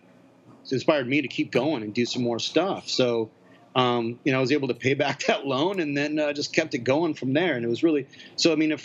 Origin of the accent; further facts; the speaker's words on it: Seattle, Washington, United States; But I mean, basically, I grew up in Seattle and played in a lot of bands there.